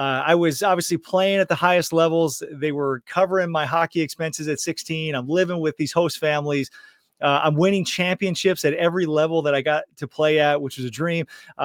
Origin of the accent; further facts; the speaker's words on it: Michigan, United States; I grew up in Michigan, started playing hockey when I was 4 years old.